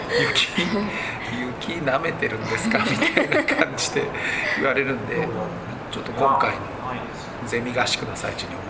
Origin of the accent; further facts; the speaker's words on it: Seto Inland Sea, Japan; やっぱり僕ら瀬戸内で育ったから雪の経験ってほとんどやっぱ数年に1回ぐらいしかその雪が積もるみたいなことないから